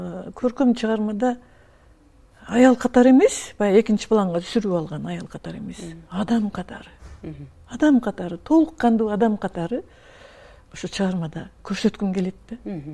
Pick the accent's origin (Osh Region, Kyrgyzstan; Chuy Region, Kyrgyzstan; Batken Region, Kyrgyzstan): Batken Region, Kyrgyzstan; Kara-Bulak; Мен туулуп өскөн айылым Баткен районунун Кара Булак айылы, Тоо таянган айылык атактуу даңазалуу Айгүл тоонун түбүндөгү айыл.